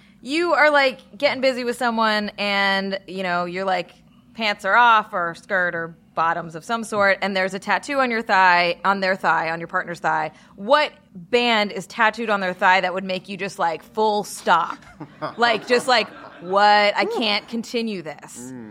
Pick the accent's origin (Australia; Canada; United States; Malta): Canada; I'm Canadian.